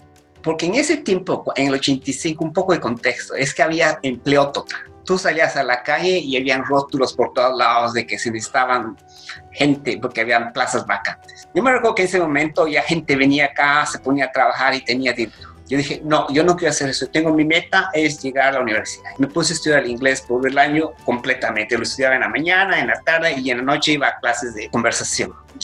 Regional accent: Guatemala; moved away; also born or lived in Mexico / Honduras; no tuve otra alternativa más que salir de Guatemala hacia México a principios de enero, justo el 6 de enero, el Día de Reyes, llegué a la Ciudad de México del 83 y ahí fue mi comienzo de mi vida fuera de Guatemala.

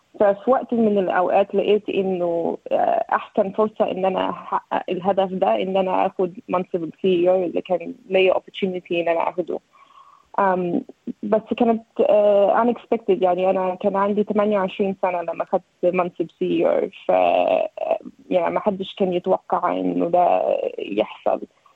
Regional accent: Egypt; now in Australia; طبعا انا مصرية واسترالية، وكمان مش مصرية ومش استرالية يعني.

